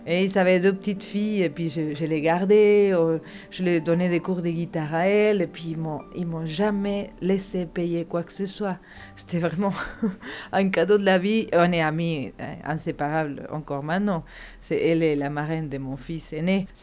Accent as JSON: {"language": "French", "country": "Argentina", "moved": "yes", "said": "comme quand je suis partie d'Argentine, de prendre cette distance."}